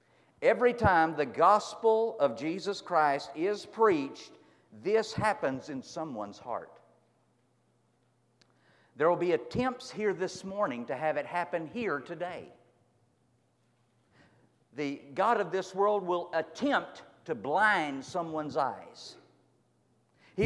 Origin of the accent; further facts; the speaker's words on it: Texas, United States; because I'm from Texas and talk a little different than some of them even up there, he got tickled at the way I talked.